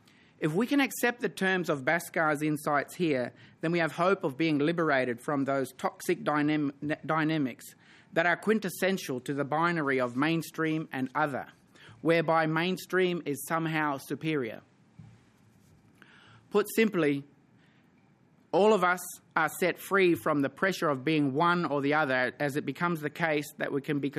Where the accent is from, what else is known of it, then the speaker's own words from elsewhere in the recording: Bundaberg, Queensland, Australia; in my hometown, Bundaberg, and I'm fishing in the Burnett River, knowing that my people have done this for thousands of years, my sense of being Aboriginal is very strong.